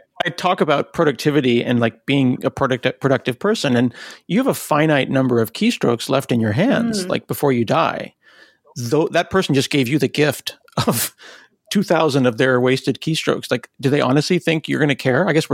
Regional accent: Portland, Oregon, United States; as a Portlander, I'm from Portland, which is basically Canada.

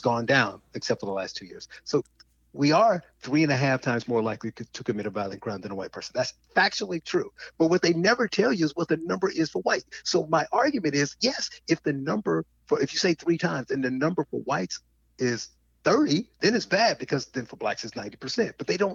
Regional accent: Gary, Indiana, United States; I grew up in Gary and I was poor.

